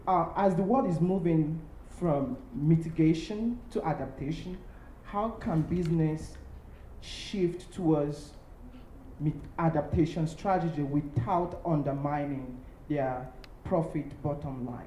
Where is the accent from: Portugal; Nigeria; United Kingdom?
Nigeria; I am originally from Nigeria.